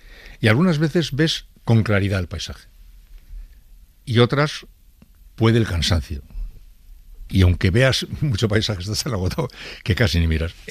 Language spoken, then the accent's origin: Spanish; San Sebastián, Basque Country, Spain; Todos los hermanos somos muy de la Real y le seguimos con cariño y como una pieza más del puzzle de nuestra condición de donostiarras